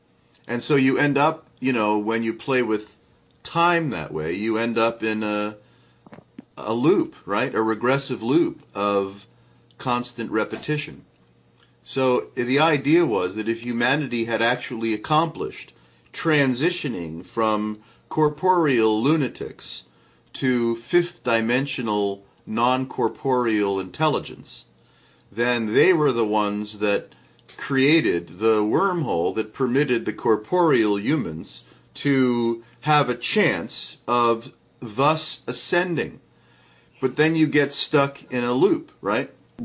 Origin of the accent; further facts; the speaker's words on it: Long Island, New York, United States; I mean, I grew up on Long Island, and so did Alan, and we're the same age.